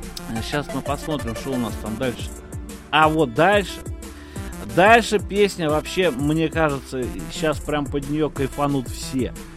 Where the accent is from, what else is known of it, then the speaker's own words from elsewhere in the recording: Tula, Tula Oblast, Russia; Хоть я самый туляк, но я в Тулу возвращаться вообще никак не хотел.